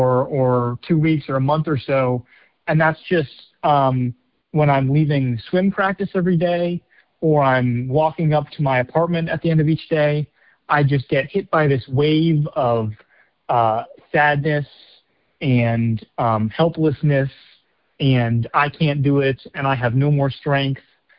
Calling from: Virginia, United States; I'm calling you from Virginia.

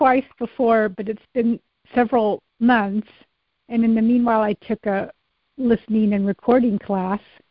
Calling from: Colorado, United States; from Colorado.

